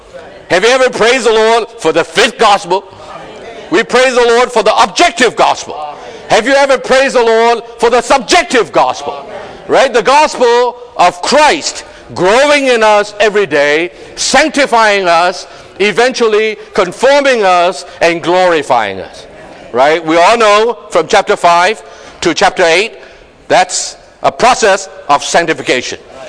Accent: Hong Kong; Such as, I come from Hong Kong, I can greet Brother James, right?

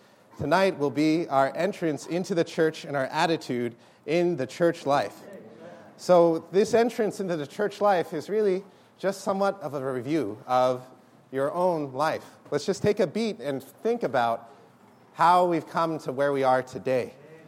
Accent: New York City, New York, United States; from New York City, just as a brief introduction

